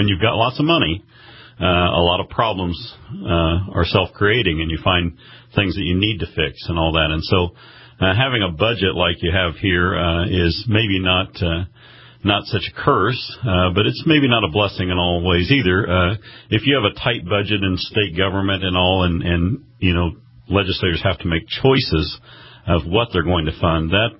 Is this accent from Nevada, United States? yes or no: no; Indianapolis, Indiana, United States; Well, I'm from Indiana. I'm based out of Indianapolis mostly in my life, and I worked for the Indiana Farm Bureau for almost 20 years.